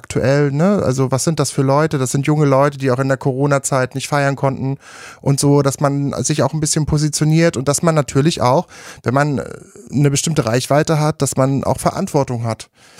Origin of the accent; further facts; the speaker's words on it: Brandenburg, Germany; born there; Naja, ich bin ja geborener Brandenburger